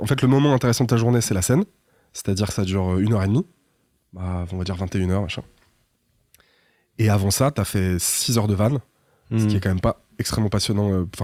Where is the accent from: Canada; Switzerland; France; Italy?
France; Saint-Étienne, Auvergne-Rhône-Alpes; Ouais, quartier de Saint-Étienne.